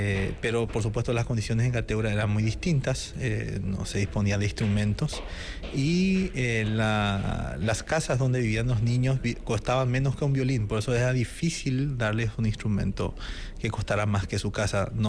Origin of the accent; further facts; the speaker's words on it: Carapeguá, Paraguarí, Paraguay; esta experiencia que he desarrollado en mi pueblo, 83 kilómetros al sur de Asunción, que es mi pueblo se llama Carapeguá